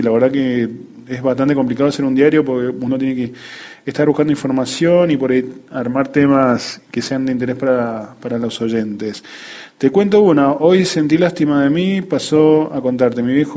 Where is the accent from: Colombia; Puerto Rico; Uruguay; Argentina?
Uruguay; Soy oriundo de la República Oriental, de Uruguay obviamente